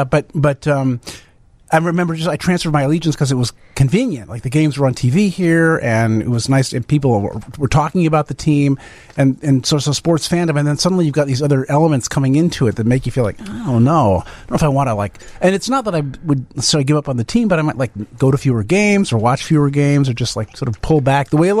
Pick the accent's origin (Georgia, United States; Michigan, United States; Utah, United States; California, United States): Michigan, United States; Detroit; I mean, I grew up in the Detroit area. I rooted for the Tigers when I was a kid